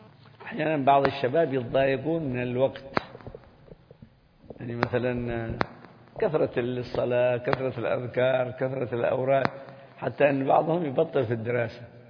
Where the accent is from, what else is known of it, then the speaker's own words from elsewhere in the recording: Hadhramaut, Yemen; عندنا في حضرموت كانوا يذهبون إلى هود